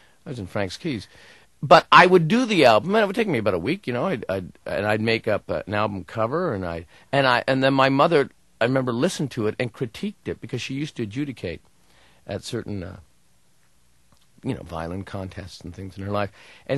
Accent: Hamilton, Ontario, Canada; growing up in Hamilton, Ontario, Canada

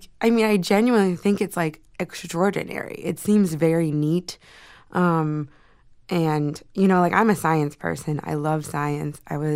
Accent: Pennsylvania, United States; I also, for some reason, when I'm on stage, I can sound very Midwestern, which I'm not. I'm from Central Pennsylvania

